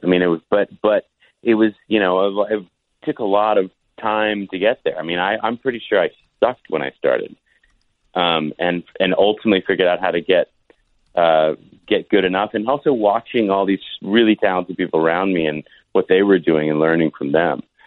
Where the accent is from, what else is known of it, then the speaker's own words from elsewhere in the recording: Nashville, Tennessee, United States; especially growing up in Nashville, like I didn't have access to a lot of the kind of indie music scene that maybe people had in bigger towns.